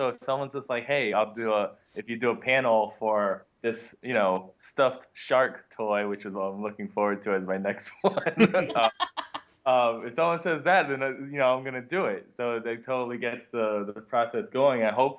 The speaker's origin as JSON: {"language": "English", "region": "New Jersey", "country": "United States", "tie": "born or raised there", "lives_now": "Portland, United States", "said": "Yeah, I grew up in Jersey. I've only been in Portland for like the last year or so."}